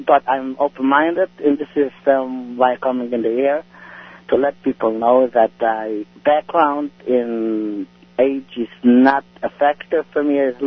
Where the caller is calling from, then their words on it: Brooklyn, New York, United States; I'm calling from Brooklyn.